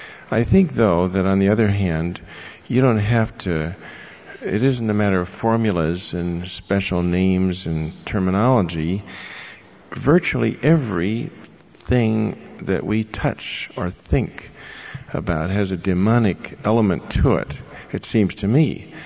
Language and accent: English; California, United States; I don't know, I come from California, maybe in other parts of the country, why this is an upsetting subject.